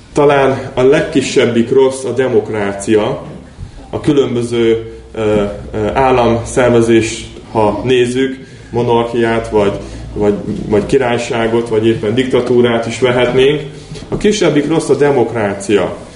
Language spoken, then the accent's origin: Hungarian; Hungary; Persze magyarok vagyunk, Magyarországon élünk, itt van állampolgári jogunk, de nem miénk ez a föld.